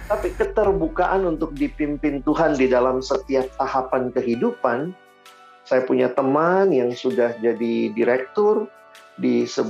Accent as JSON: {"language": "Indonesian", "town": "Makassar", "region": "South Sulawesi", "country": "Indonesia", "said": "Dan saya anak daerah, saya dari Makassar"}